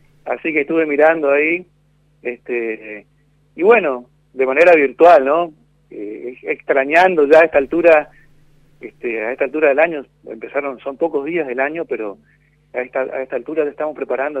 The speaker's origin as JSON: {"language": "Spanish", "town": "Montecarlo", "region": "Misiones", "country": "Argentina", "tie": "born or raised there", "said": "músicos invitados de mi pueblo, de Monte Carlo, de manera virtual"}